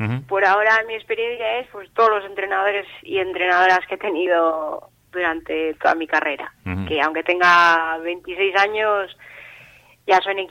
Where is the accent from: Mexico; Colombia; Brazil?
Brazil; now in Castro Urdiales, Spain; Yo soy de aquí, soy brasileña, pero cántabra de acogida.